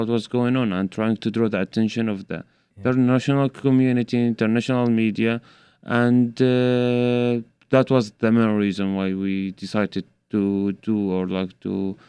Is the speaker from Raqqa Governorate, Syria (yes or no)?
yes; Raqqa, Raqqa Governorate, Syria; I was born in Raqqa.